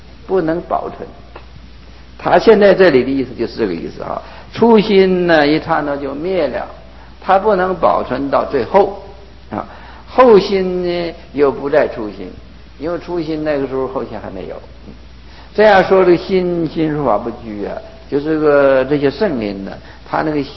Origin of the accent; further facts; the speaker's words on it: Northeast China, China; 这我是东北人